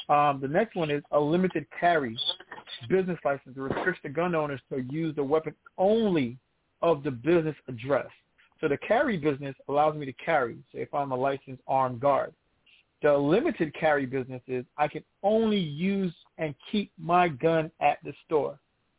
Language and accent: English; New York, United States; You know, I definitely love that I was born and raised in New York.